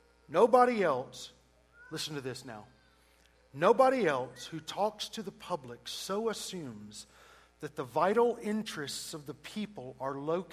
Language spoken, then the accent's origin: English; the South, United States; I grew up in the South.